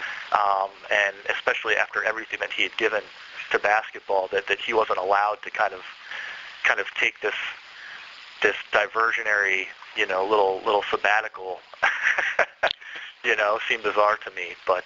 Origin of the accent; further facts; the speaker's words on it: Ohio, United States; I'm from Northeastern Ohio, and the Cavs had just lost to the Orlando Magic.